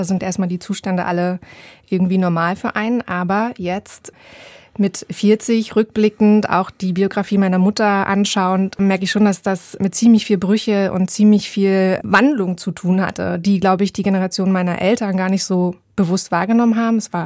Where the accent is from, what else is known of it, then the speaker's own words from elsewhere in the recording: eastern Germany, Germany; ich muss mich verhalten als Ostdeutsche